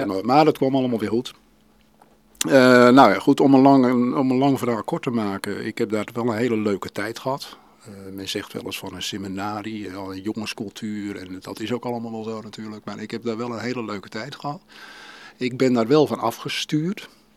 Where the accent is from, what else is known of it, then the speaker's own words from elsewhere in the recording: Hoorn, North Holland, Netherlands; born there; Ik ben geboren in Horen, in het ziekenhuis.